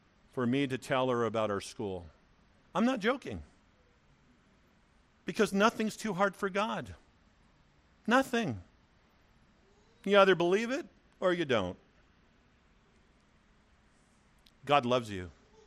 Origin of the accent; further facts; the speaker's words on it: Delano, California, United States; 9 days ago, I was in my hometown, Delano. It's 3 hours north. The 5 and then the old 99 will take you right into it.